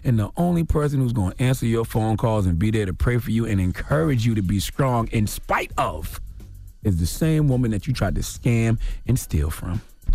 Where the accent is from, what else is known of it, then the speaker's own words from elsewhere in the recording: South Carolina, United States; Drop on the Clues bombs for my home state, South Carolina.